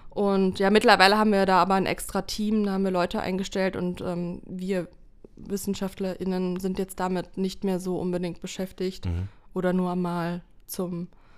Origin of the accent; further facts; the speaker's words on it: Germany; also born or lived in Berlin / Hamburg; Eigentlich komme ich aus Deutschland.